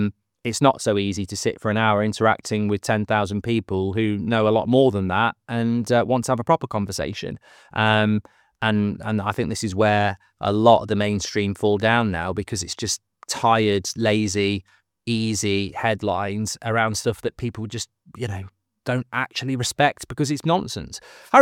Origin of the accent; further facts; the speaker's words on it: England, United Kingdom; I'm English.